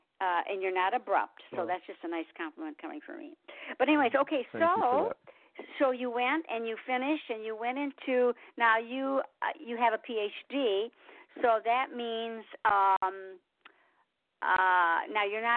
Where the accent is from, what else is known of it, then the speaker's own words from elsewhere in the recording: Michigan, United States; I'm from Michigan